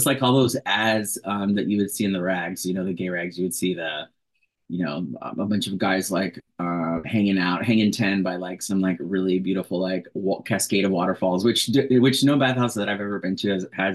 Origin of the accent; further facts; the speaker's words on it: Dallas, Texas, United States; now in Chicago, United States; and I think I mentioned I'm from Dallas, so I was raised there